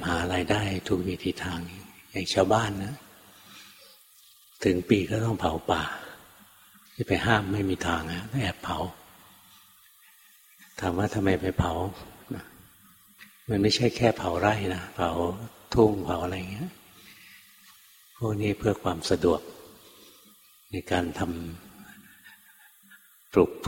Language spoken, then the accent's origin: Thai; Bangkok, Thailand; เมื่อก่อนหลวงพ่อก็อยู่กรุงเทพนะเกิดในกรุงเทพโตในกรุงเทพทำงานอยู่ในกรุงเทพ